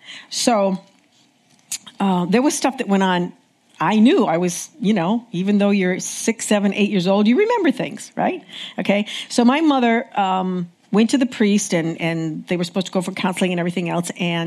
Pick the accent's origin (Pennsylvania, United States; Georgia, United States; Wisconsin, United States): Pennsylvania, United States; now in New York, United States; So I went to nursing school, graduated, moved out to New York. I was raised in Pennsylvania.